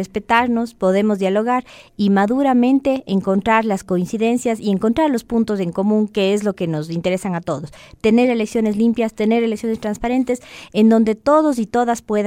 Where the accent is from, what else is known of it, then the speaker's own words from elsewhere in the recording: Ecuador; sabemos de la época compleja que se nos avecina, no solamente como ecuatorianos, sino como mundo.